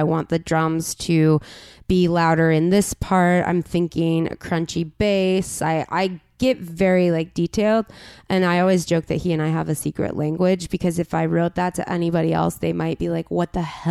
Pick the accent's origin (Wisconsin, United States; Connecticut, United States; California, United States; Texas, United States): California, United States; La Crescenta; I'm an east sider. Yeah. I've always lived on the east side. I grew up in La Crescenta, which uh-huh. is above Glendale.